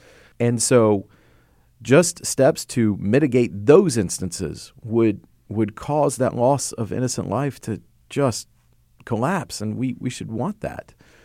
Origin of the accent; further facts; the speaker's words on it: Tennessee, United States; I mean, for example, in my home state of Tennessee, the number one killer of children is guns.